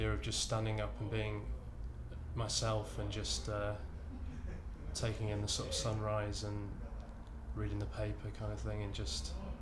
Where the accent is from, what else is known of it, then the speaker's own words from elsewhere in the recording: Yorkshire and the Humber, United Kingdom; now in London, United Kingdom; Well, I'm from Yorkshire originally, so I've been down here for about 5 years.